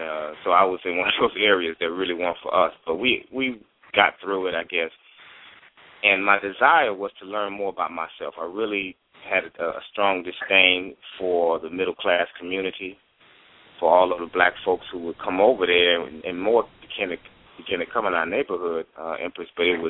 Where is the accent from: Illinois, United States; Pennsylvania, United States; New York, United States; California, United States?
Illinois, United States; Chicago; also born or lived in Mississippi; now in Atlanta, United States; Yeah, so for me, okay … I'm here in Atlanta, Georgia, originally born and raised in Chicago, and I guess by way of Mississippi. I can't forget my Mississippi roots.